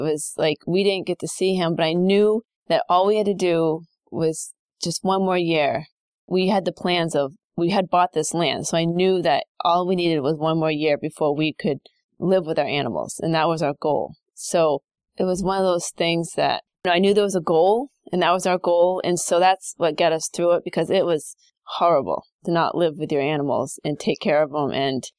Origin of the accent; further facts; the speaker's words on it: Maine, United States; moved away as an adult; also born or lived in Virginia / Colorado; So originally, I grew up in Maine. So I come from Maine. And I lived there until I was 20s, and then I went to grad school at Virginia Tech